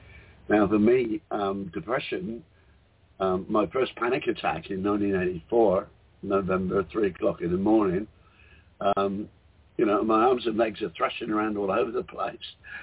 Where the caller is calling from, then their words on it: Whitsunday Islands, Queensland, Australia; The Whitsunday Islands in Australia. So if you look at the map of Australia, around about 2 o'clock on the coast. So that's where I am.